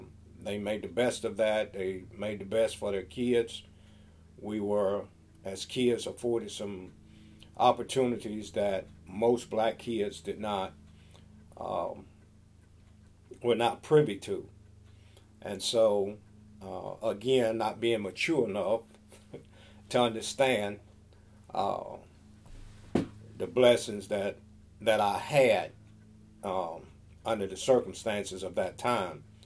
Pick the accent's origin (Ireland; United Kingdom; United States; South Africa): United States; Suwanee; also born or lived in Winchester; my memories as a child growing up in Suwanee, I think I was born in Winchester. I'm not sure when we actually made residence in Suwanee.